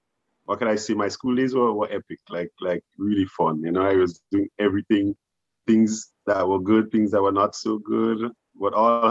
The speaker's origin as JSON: {"language": "English", "town": "True Blue", "region": "Saint George", "country": "Grenada", "said": "Well, I am from like the Caliste area. So Technically here is it's called True Blue, but it's like on the outskirts of True Blue, right next to the highway."}